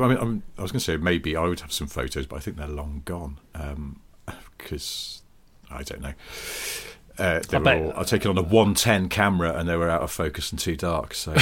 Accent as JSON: {"language": "English", "region": "North West England", "country": "United Kingdom", "tie": "born or raised there", "said": "I feel like it's sort of like a homecoming event for me, because I grew up in the Northwest and..."}